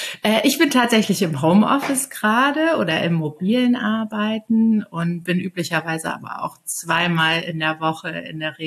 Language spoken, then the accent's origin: German; Aachen, North Rhine-Westphalia, Germany; moved away as an adult; now in Hamburg, Germany; Ich bin jetzt 45 Jahre alt. Ich bin vor 10 Jahren nach Hamburg gekommen und komme ursprünglich aus Aachen. Es ist eine deutlich kleinere Stadt als Hamburg, im Westen auch etwas beschaulicher.